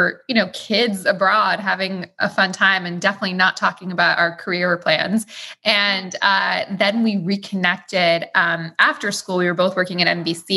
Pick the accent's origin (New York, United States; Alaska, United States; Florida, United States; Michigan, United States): New York, United States; New York City; You know, I grew up in New York City. So I also grew up in a city and in a really expensive city